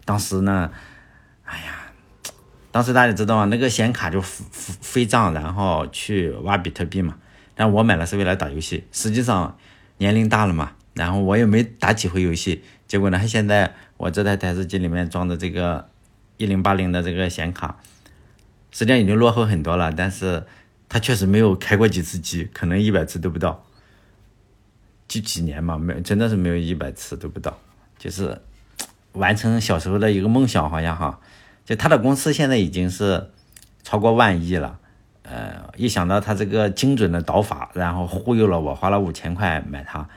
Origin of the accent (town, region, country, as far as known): Shandong, China